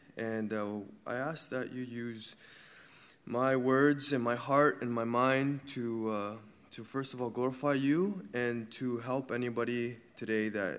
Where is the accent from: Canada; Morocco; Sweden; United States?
Canada; Hamilton, Ontario; my hometown is Hamilton, Ontario. And growing up, both my parents were together.